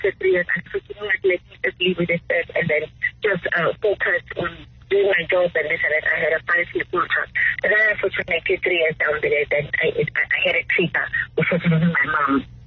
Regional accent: South Africa; I'm a South African, and I was recruited by the international organization.

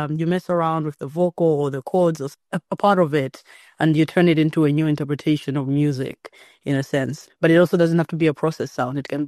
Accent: Malawi; Also growing up in Malawi, where, you know, an artist's career, there isn't a lot of promise with our economy.

